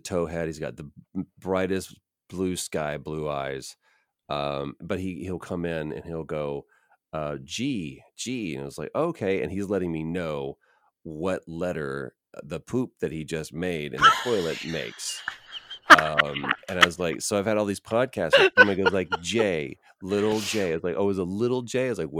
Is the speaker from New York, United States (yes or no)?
no; Texas, United States; because I grew up in Texas